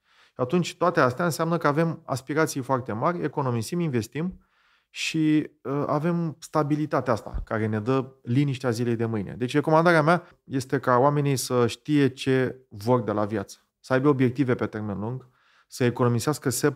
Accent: Medgidia, Constanța County, Romania; În Megidia, de unde sunt eu, nu ajunseseră.

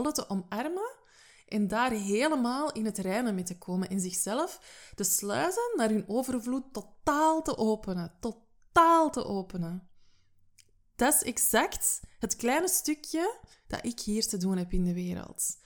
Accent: Nijlen, Flanders, Belgium; born there; Dat is iets waar wij in Nijlen, mijn geboortedorp, zeggen.

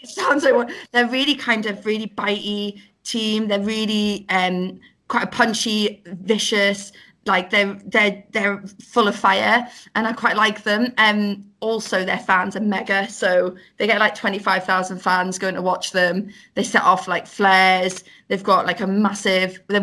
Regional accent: Newcastle, North East England, United Kingdom; but I'm actually a Geordie, so I'm

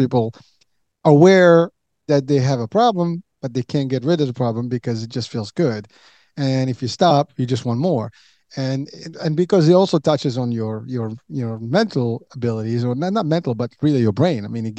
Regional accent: Morocco; I'm originally from Morocco, so I got a little bit of a French culture in me, because I grew up with, back in the days, it was more French Morocco than it is today

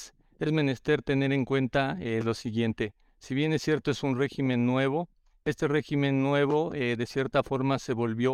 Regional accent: Mexico; como buenos mexicanos, a veces dejamos todo a último momento

